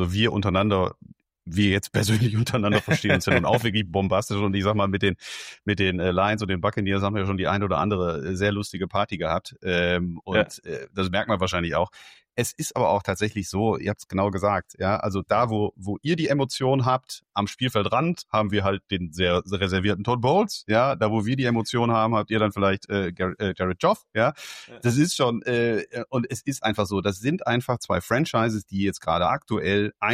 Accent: Germany; da sind wir als Deutsche ja immer sehr, sehr kritisch

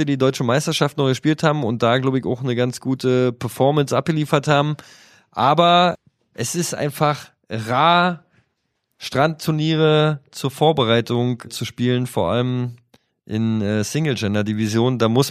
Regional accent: Frankfurt, Brandenburg, Germany; Bei uns in Frankfurt, wenn man früher die Freundin oder so ausführen wollte, sind wir immer nach Polen in die Pizzeria gegangen.

